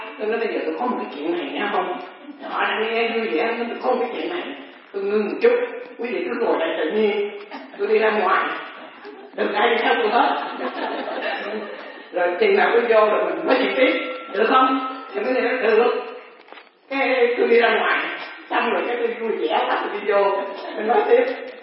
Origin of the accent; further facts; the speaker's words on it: Northern Vietnam, Vietnam; Thì thí dụ như bình thường á thì mình người Bắc thì gọi là đánh lắm